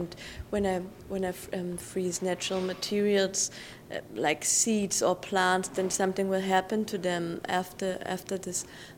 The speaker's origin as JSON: {"language": "English", "region": "Berlin", "country": "Germany", "said": "I'm an artist from Berlin."}